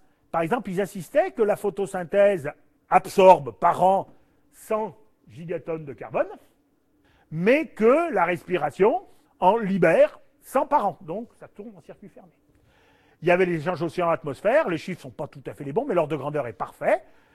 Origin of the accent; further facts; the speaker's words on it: Auvergne-Rhône-Alpes, France; comme je dis, moi je suis un Auvergnat.